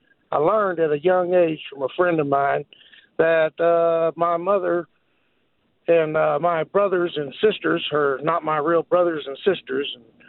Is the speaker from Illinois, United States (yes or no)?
yes; Illinois, United States; And every aspect of marriage and way I grew up in Southern Illinois, my mom married a town drunk.